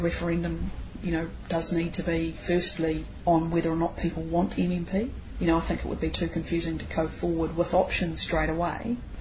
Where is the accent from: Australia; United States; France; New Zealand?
New Zealand; East Coast Bays, Auckland; Well, I was brought up in East Coast Bays, where we had a minor party as the electorate MP